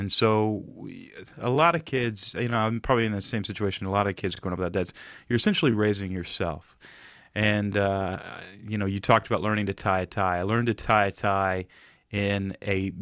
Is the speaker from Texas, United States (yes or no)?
yes; Texas, United States; moved away as an adult; I grew up in Texas. A friend of mine and I, when I was 20 or 21, jumped in a Volkswagen camping van.